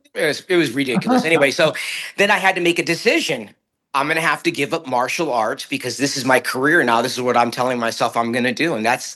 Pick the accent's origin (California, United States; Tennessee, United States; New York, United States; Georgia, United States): California, United States; Stockton; I grew up in Stockton.